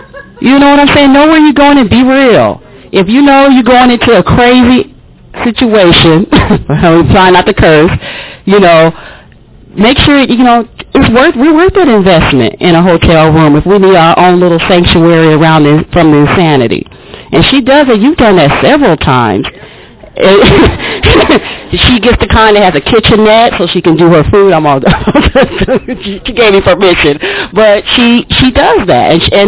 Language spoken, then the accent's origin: English; Louisiana, United States; I'm from Louisiana, so you know how we eat.